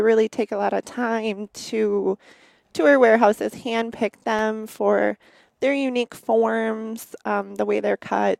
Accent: Winter, Wisconsin, United States; I grew up in Winter, Wisconsin, which is just 45 minutes away, but I moved here during my freshman year

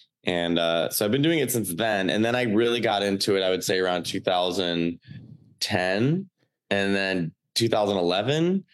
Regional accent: Arlington Heights, Illinois, United States; also born or lived in Chicago; like when I grew up in Chicago, well, I grew up in Arlington Heights and then moved to Chicago when I was 18

